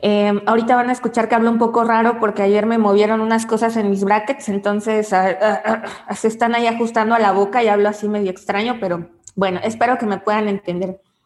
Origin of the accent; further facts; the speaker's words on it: Puebla, Mexico; la ciudad de Puebla, que es de donde yo soy.